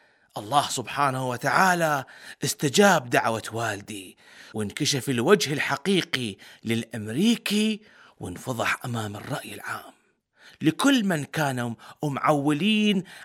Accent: Iraq; في بلدنا العراق

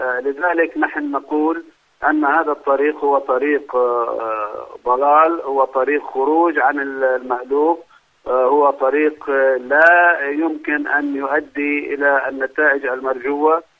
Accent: Palestine; نحن بالنسبة لنا كفلسطينيين خيارنا واضح تماما

